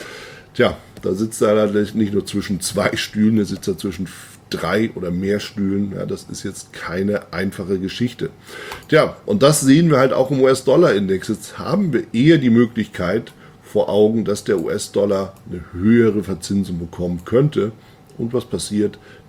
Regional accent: Germany; Als Deutscher gibt es eine ganz andere Ausdrucksform. Wenn ich darauf schaue, was in Deutschland so, was wir da in den Zahlen sehen.

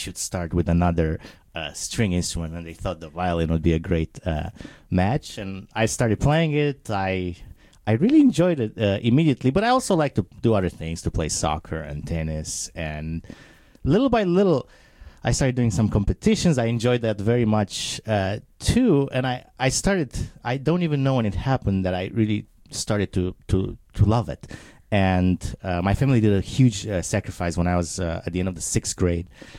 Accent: Romania; So I grew up in Romania in a town southwest, which was on the Danube, and it's a very beautiful place.

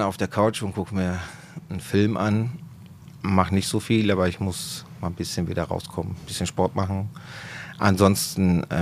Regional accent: Naples, Campania, Italy; now in Dortmund, Germany; ich komme aus Neapel, gebürtiger Neapolitaner, 1974 nach Dortmund gekommen mit meinen Eltern, hier meine Schule absolviert.

